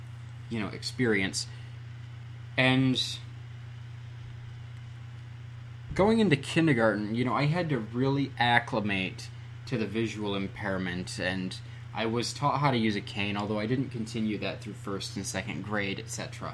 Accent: New York, United States; born there; So, I was born in County of Monroe. That was the hospital. So that was the nearest hospital. There was either that or you went all the way to Ira Davenport and Bath.

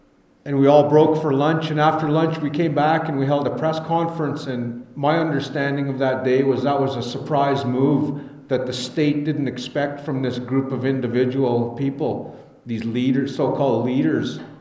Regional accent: Williams Lake, British Columbia, Canada; I'm from Williams Lake. I'm from the community just over the hill where this incident at Gustafson Lake is taking place.

